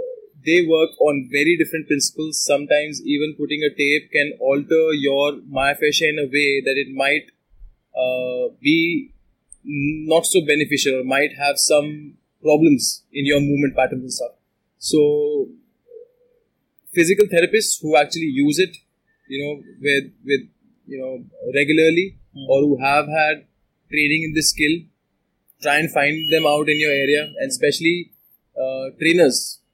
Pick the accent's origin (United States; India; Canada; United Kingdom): India; we come from Indian, you know, middle class families